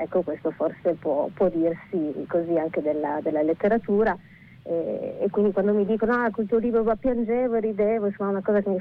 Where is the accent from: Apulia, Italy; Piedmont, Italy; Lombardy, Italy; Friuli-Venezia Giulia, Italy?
Friuli-Venezia Giulia, Italy; Pordenone; È un libro che racconta un anno tipico dalle mie parti, dove per mie parti si intende proprio Pordenone, quindi una città di provincia tra il Veneto e il Friuli.